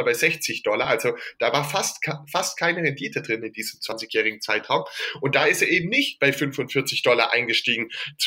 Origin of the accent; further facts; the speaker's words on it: Baden-Württemberg, Germany; denn ich komme ja aus dem Schwabenland